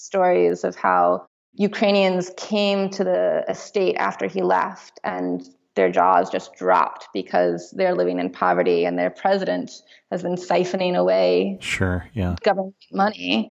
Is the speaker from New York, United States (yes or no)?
yes; New York City, New York, United States; I like to walk everywhere because I'm from New York, and so my default is to walk.